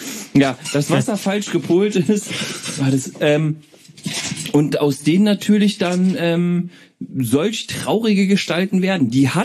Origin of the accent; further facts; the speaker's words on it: Berlin, Germany; Ich komme aus Berlin.